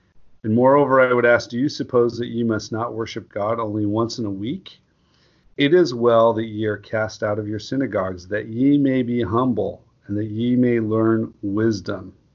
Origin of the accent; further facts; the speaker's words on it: Utah, United States; I grew up in Utah Valley, so 90% of the people were members.